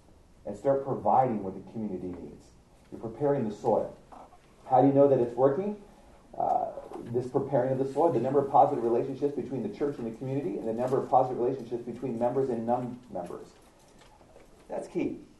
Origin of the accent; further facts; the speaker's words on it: California, United States; I don't know. I'm from California.